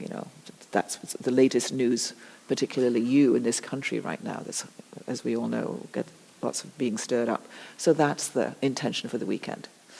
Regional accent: England, United Kingdom; I grew up in England, and so you have to do prayers at school in the morning and that kind of thing.

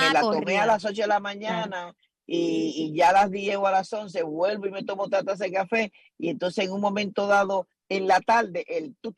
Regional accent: Dominican Republic; Sí, yo soy dominicana.

